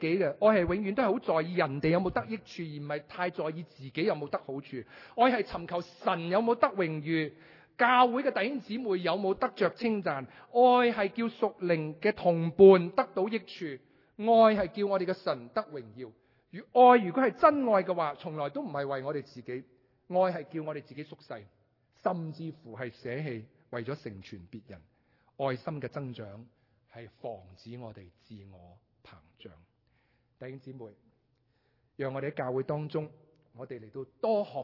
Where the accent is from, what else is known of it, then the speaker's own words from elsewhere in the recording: Hong Kong; 我们香港人叫穆罕默阿里做牙刷拳王